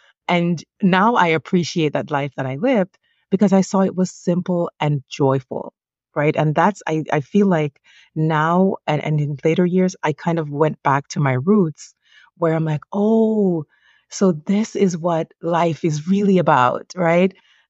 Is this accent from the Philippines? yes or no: no; Jamaica; moved away as an adult; now in United States; I'm originally Jamaican and I moved here in my 20s. That was 20 something years ago.